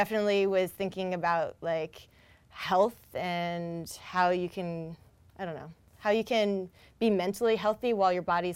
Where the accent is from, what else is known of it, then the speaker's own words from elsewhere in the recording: Virginia, United States; I'm from Washington, D.C. area, Northern Virginia.